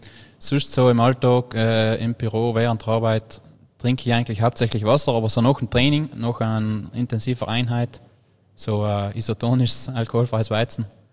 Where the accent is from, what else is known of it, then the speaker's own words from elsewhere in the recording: Trentino-Alto Adige, Italy; ich bin eher vom Berglauf gekommen, logischerweise bei uns in Südtirol am Alpenhauptkamm direkt. So viel flache Gebiete haben wir eigentlich gar nicht. Da ist man zwangsläufig auch viel in den Bergen unterwegs